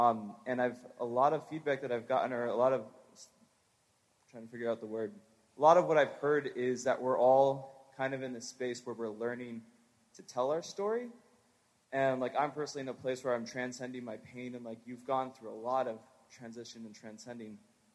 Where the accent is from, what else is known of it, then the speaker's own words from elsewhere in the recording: Nashville, Tennessee, United States; I'm from Nashville, Tennessee.